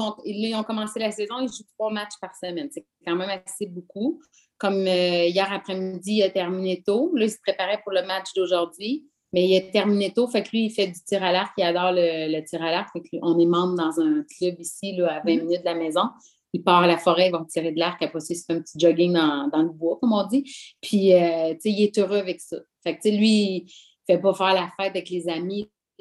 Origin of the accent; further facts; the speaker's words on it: Shawinigan, Quebec, Canada; Ben, tu sais, moi, je viens de Shawinigan. Fait que je viens pas d'une grosse ville comme Montréal.